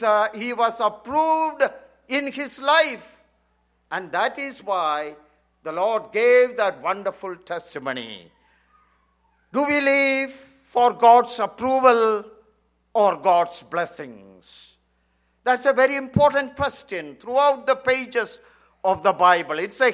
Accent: India; growing up in India, in the Indian assemblies

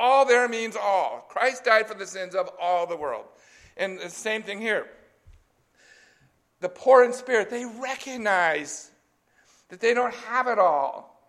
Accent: California, United States; I grew up in California, and you know the one thing I miss about California is the mountains.

